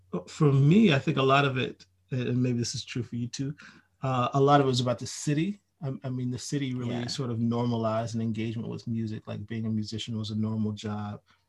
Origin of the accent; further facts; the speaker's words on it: Nashville, Tennessee, United States; I grew up playing music. We're both from Nashville, Tennessee. So it's a music city.